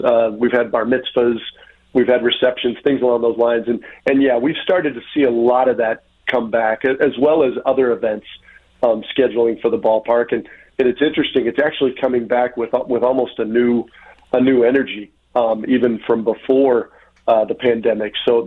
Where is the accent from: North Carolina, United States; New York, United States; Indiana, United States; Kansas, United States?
Indiana, United States; as we say where I grew up in Indiana, we're gonna get our comeuppance a little bit